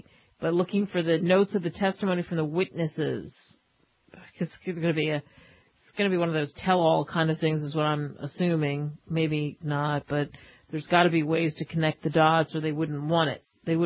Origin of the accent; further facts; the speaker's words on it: Philadelphia, Pennsylvania, United States; also born or lived in South Jersey; But born and raised in Philadelphia, South Jersey